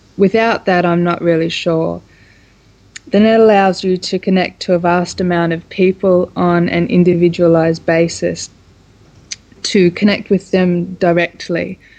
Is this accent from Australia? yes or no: yes; Australia; I'm from Australia and I'm an artist.